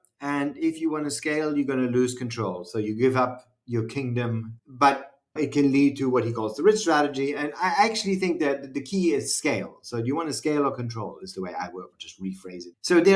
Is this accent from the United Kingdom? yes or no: no; Brussels, Brussels-Capital Region, Belgium; since my hometown is Brussels, I say stop by in Lille and then come to Brussels.